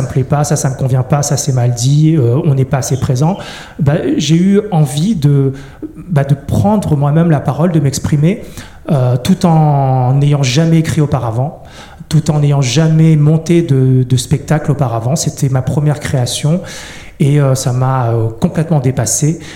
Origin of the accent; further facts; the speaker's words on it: France; born there; Mes parents sont du Cambodge. Moi, je suis né en France, mais c'est un pays que j'ai découvert assez tard.